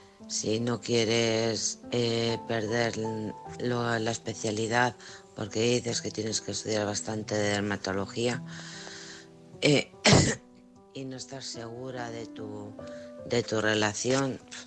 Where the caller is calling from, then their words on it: Alcorcón, Community of Madrid, Spain; de Alcorcón.